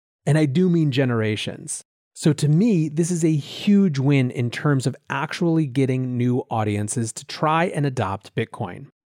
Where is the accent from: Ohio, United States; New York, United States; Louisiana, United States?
New York, United States; But as a New Yorker who lives in the shittiest US state regime around crypto, I will absolutely take it.